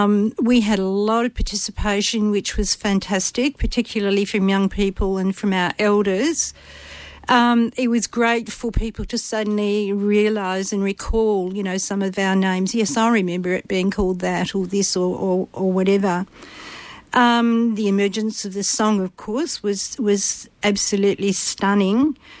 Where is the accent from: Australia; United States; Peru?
Australia; Albany, Western Australia; born there; I'm a Menang woman. I was born here in Albany. We call Albany Kinjaling, which translate to place of rain.